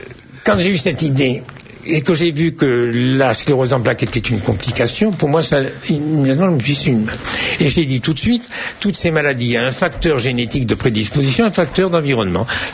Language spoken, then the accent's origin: French; Nice, Provence-Alpes-Côte d'Azur, France; Pourtant, je suis niçois de 5 générations des deux côtés, hein.